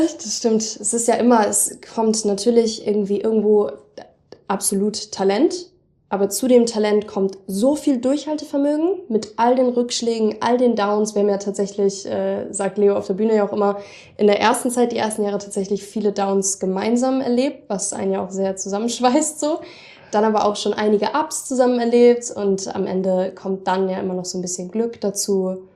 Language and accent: German; Northern Germany, Germany; weil ich komme ja voll aus dem Norden